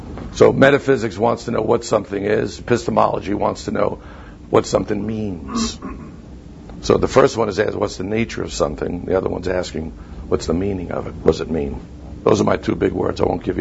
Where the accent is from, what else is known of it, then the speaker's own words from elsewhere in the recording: Brooklyn, New York, United States; accent: Brooklyn; moved away; So I grew up in Brooklyn. We have our own accent that I've managed to deal with most of the time.